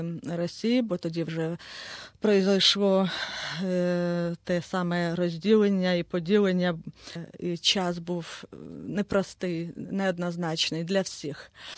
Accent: Zaporizhzhia, Zaporizhzhia Oblast, Ukraine; born there; Народилася в Запоріжжі, батьки українці, але як воно буває дуже часто на Україні, багато різної крові намішалося

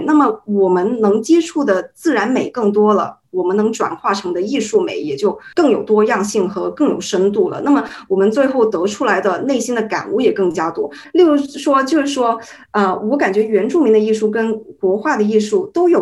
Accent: Guangzhou, Guangdong, China; now in Australia; 我是广州人，我是土生土长在广州出生和长大的人，然后呢，我在高中的时候是入读了我们本市的一家艺术学校。

